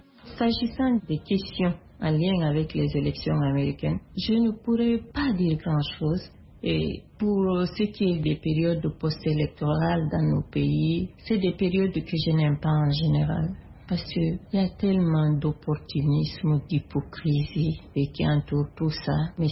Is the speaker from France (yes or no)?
no; Guinea; je suis de la République de Guinée.